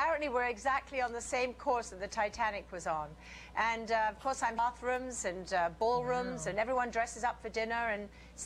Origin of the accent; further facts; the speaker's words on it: United States; I'm sort of transatlantic. Actually, I better get my American accent back up again.